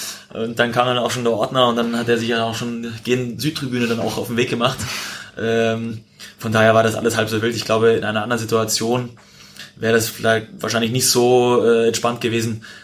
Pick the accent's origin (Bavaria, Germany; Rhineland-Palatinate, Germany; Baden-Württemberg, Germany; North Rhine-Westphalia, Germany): Bavaria, Germany; Munich; ich bin in München aufgewachsen